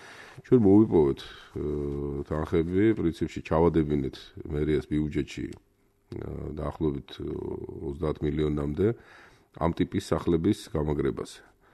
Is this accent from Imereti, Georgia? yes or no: no; Tbilisi, Georgia; არა მარტო ეგ მოგეხსენებოს რომ დავიბადე, გავიზარდე თბილისში, კარგად ვიცნობ ძველუბნებს.